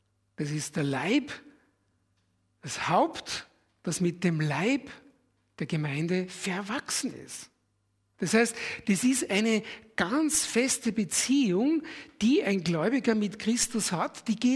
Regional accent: Austria; Für uns ist es leichter als Österreicher.

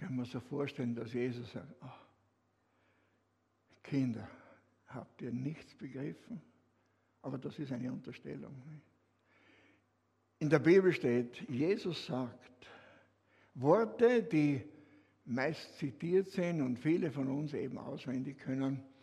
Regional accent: Austria; in der Schweiz heißt das so, bei uns in Österreich waren das die Hauptwörter, oder?

